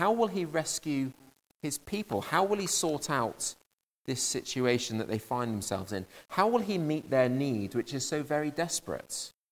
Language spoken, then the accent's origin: English; Liverpool, North West England, United Kingdom; born there; I was born in Liverpool